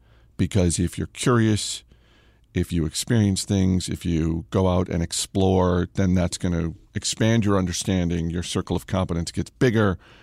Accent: Maine, United States; I grew up in Maine, and I just have this very instant connection when I hear holiday music.

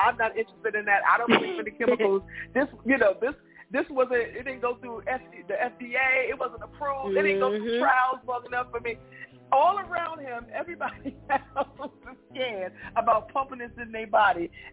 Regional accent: South Bronx, New York, United States; because I'm from the South Bronx.

